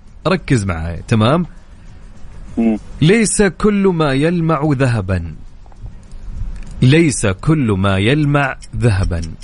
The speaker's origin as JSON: {"language": "Arabic", "town": "Mecca", "region": "Makkah Province", "country": "Saudi Arabia", "said": "أنا بحكم إني من مكة"}